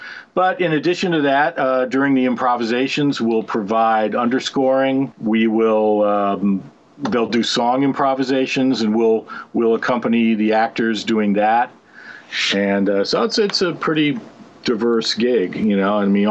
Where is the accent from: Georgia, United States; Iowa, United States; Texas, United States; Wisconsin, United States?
Wisconsin, United States; Oconomowoc; I grew up in Oconomowoc, Wisconsin, which is between Milwaukee and Madison.